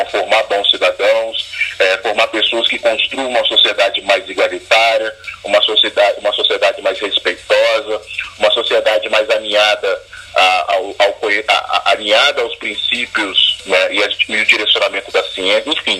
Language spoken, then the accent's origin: Portuguese; Vitória, Espírito Santo, Brazil; Então, eu sou de uma região aqui de Vitória da Grande São Pedro, de São Pedro 5 especificamente, e fui aprender música com 15 anos em um projeto social também.